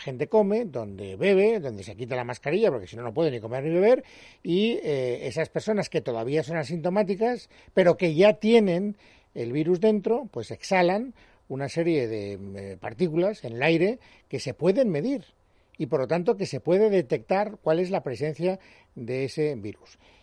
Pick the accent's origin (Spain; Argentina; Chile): Spain; Castellón, Valencian Community; estoy especialmente orgulloso de poder presumir de la sabiduría de la gente de mi tierra. En la Universidad Jaume I de Castellón